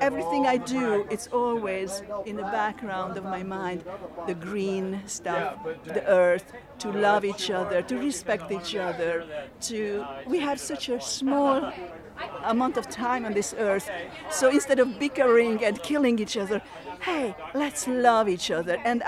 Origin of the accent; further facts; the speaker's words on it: Hungary; born there; English is a second language; moved away; also born or lived in Paris, France; I was born in Hungary. And after the revolution, we went to France. And in France, in Paris, when I know 50 words